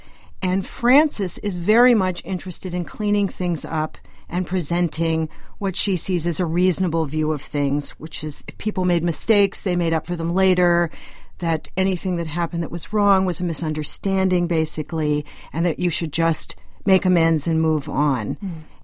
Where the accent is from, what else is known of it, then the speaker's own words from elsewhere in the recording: Virginia, United States; also born or lived in Washington, D.C.; now in Concord, United States; I grew up in Virginia and Washington, D.C., but I've lived here for about 18 years.